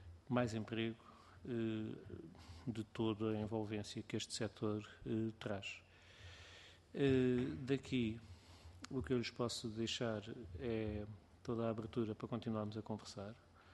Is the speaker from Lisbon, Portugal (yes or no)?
no; Algarve, Portugal; eu também sou do Algarve